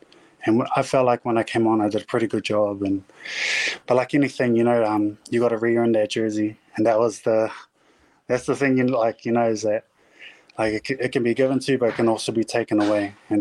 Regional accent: Auckland, New Zealand; Like for myself growing up in Auckland and going to like watch NPC games

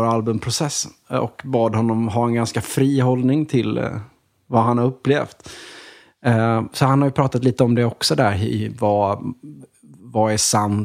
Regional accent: Småland, Sweden; Alltså jag är ju från Småland liksom

